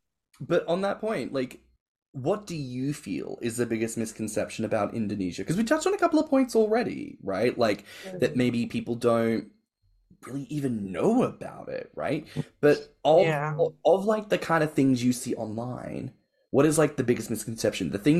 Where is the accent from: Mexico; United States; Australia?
Australia; something that I'm very aware of from growing up in Australia, growing up with a lot of Asian friends who were first generation or fresh off the boat